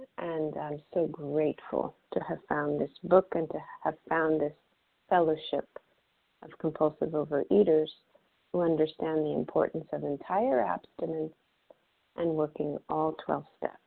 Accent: California, United States; I am from California.

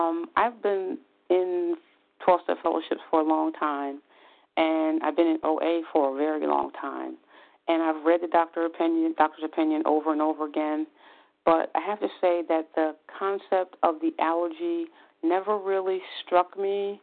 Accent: New Jersey, United States; I'm from South Jersey.

